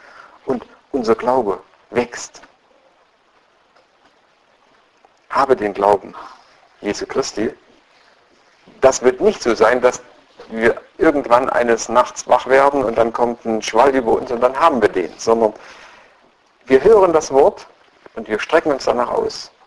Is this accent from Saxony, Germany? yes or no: yes; Saxony, Germany; Im Erzgebirge, wo ich herkomme, da war das nach Beerdigungen immer das Wichtigste von den Dorffrauen